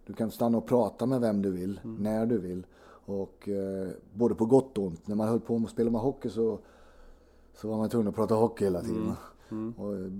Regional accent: Småland, Sweden

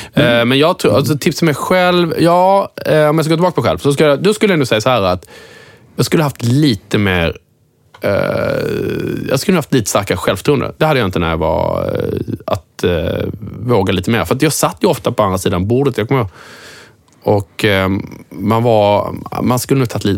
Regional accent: Skåne, Sweden; accent: Scanian; Jag pratar skånska.

